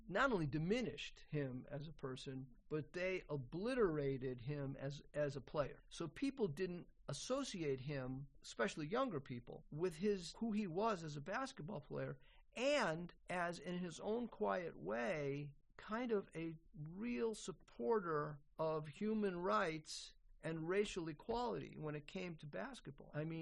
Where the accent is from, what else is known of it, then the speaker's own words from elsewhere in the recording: Boston, Massachusetts, United States; this is going to be a little tough because I'm from New England. You know, I'm Boston. I'm a Celtics fan.